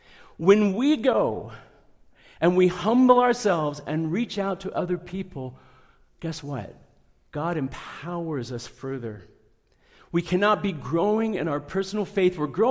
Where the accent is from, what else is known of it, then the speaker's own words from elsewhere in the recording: United States; I'm an American, I lead songs like an American